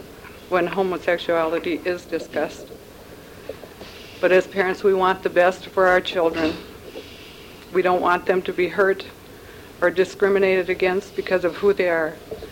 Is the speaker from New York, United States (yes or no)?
no; Rochert, Minnesota, United States; I'm from Rochert, Minnesota.